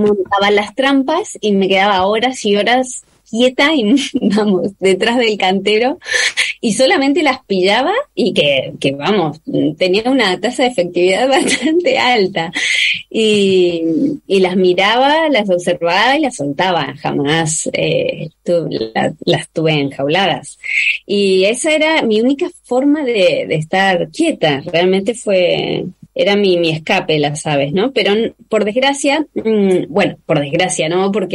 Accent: Buenos Aires, Argentina; born there; yo, si bien nací en Capital Federal, mi infancia transcurrió en una zona más agreste, más de interior, y tenía un jardín muy, muy grande.

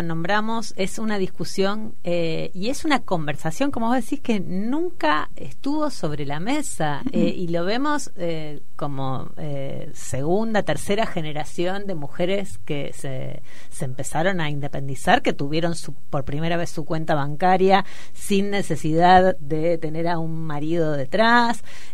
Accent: Argentina; como argentinas en nuestro caso, hemos atravesado

